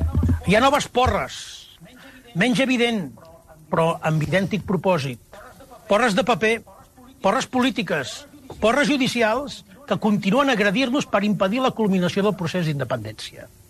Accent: Catalonia, Spain; Senzillament som catalans i volem continuar sent-ho. Volem parlar en català sense demanar permís ni haver de fer militància lingüística.

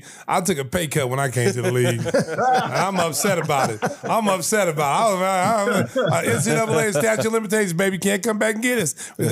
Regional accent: Oklahoma, United States; And I remember going on visits, and people, when they found I was from Oklahoma, that's all they wanted to talk about was Wayman.

